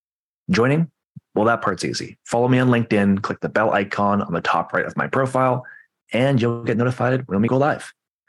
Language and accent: English; Victoria, British Columbia, Canada; a small town, not as small as Pinehurst, but a very safe, comfortable place. They call Victoria the land of the newly wed and nearly dead.